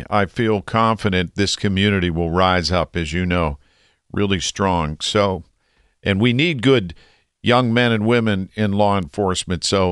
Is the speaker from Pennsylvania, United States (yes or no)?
yes; Millville, Pennsylvania, United States; born there; You know, I was born in Millville.